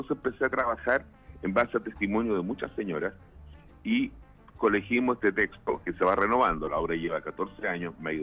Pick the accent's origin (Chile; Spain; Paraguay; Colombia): Chile; Quilpué, Valparaíso; yo nací y crecí en Quilpué